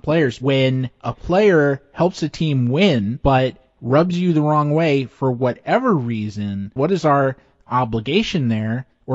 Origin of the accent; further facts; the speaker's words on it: New York, United States; I'm from the New York area, and Derek Jeter was obviously a god here.